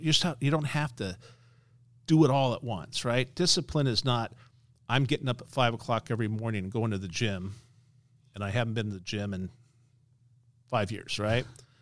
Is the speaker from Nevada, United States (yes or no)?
yes; Las Vegas, Nevada, United States; I'm born and raised in Las Vegas, based in Las Vegas.